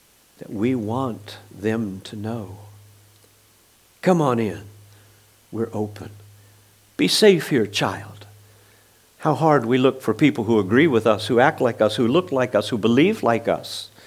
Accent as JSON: {"language": "English", "region": "Missouri", "country": "United States", "tie": "born or raised there", "said": "You know, I grew up in Missouri, and we used to joke about Kansans, that they married their cousins."}